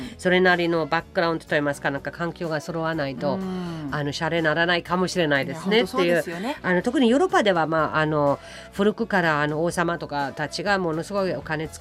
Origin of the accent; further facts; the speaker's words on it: Karlsruhe, Baden-Württemberg, Germany; Japanese is a second language; 私生まれ育った南ドイツのカルスルーエという町なんですけど